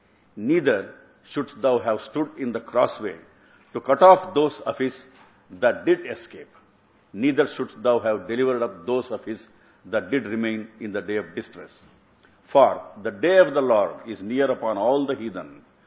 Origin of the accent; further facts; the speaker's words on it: Bangalore, Karnataka, India; greetings from all the brethren from India, especially from my hometown, Bangalore.